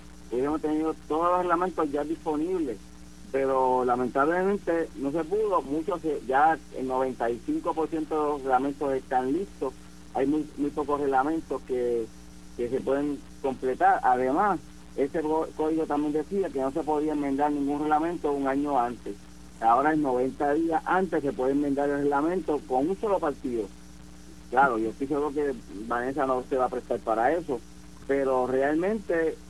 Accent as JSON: {"language": "Spanish", "country": "Puerto Rico", "said": "como buenos puertorriqueños, entre julio, agosto y septiembre va a inscribirse"}